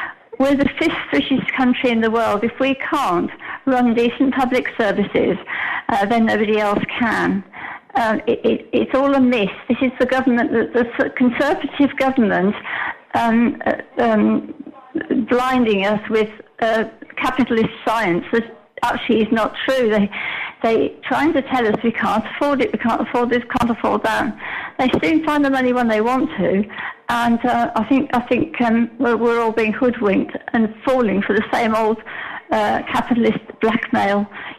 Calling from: Alicante, Valencian Community, Spain; Hi, Giles. It's … Alicante.

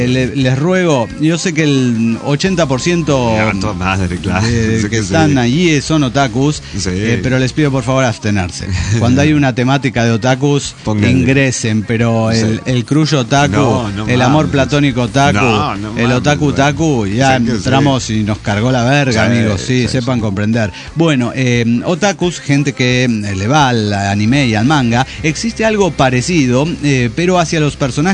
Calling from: Veracruz, Mexico; de Puerto Veracruz.

